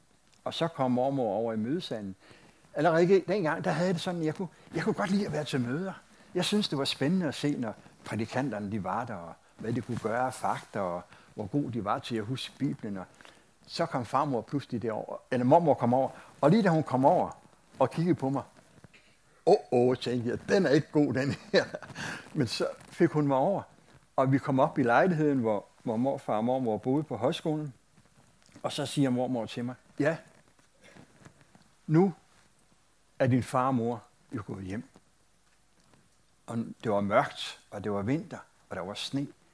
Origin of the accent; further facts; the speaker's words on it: Hillerød, Capital Region of Denmark, Denmark; jeg er opvokset i Hillerød. Og da jeg opvoksede i Hillerød, der boede jeg cirka 2 kilometer fra en højskole, der hed Luthers Missionsforeningens Højskole.